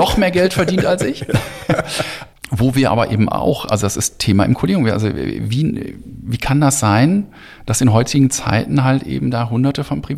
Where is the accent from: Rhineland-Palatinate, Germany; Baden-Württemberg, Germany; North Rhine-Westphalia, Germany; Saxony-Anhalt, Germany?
North Rhine-Westphalia, Germany; Mülheim; born there; also born or lived in United Kingdom; ich bin in Mülheim geboren, wohne mittlerweile wieder in Mülheim, habe einige Zeit lang in Großbritannien im englischen Ruhrpott gewohnt. Also ich würde mich als Pottkind und als Europäer bezeichnen.